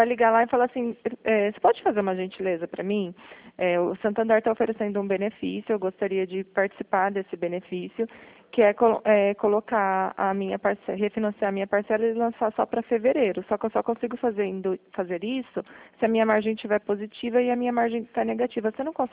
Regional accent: São Paulo, Brazil; Eu sou daqui da região de São Paulo.

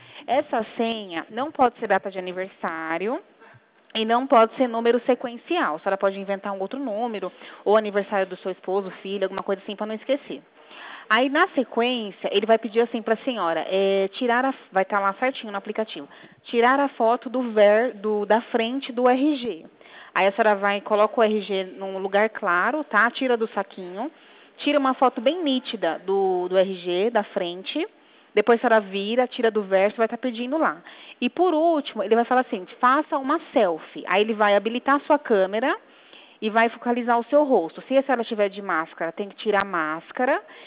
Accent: Mogi Guaçu, São Paulo, Brazil; eu sou de Mogi Guaçu. Meu DDD é 11, mas eu estou aqui na, no centrinho de Mogi.

